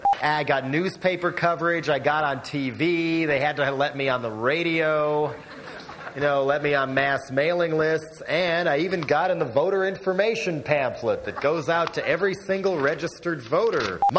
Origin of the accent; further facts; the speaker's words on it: Boulder, Colorado, United States; I come from Boulder, Colorado originally